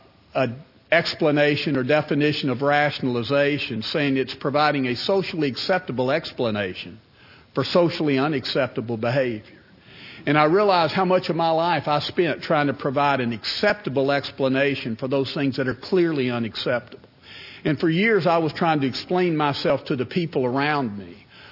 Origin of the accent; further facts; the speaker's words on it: Smyrna, Tennessee, United States; I grew up in Smyrna, Tennessee. Smyrna's a small town outside of Nashville, about 30 miles.